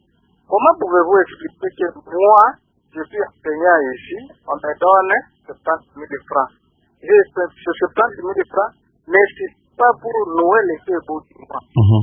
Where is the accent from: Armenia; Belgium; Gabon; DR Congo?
DR Congo; Kindu, Maniema; l'impunité qui se fait ici chez nous à Kindu